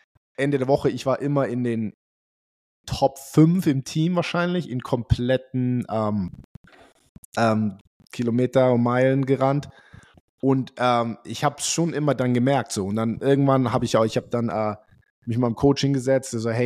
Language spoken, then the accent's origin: German; Germany; vor allem als wir aufgewachsen sind in Deutschland, so mehr, umso besser, ne?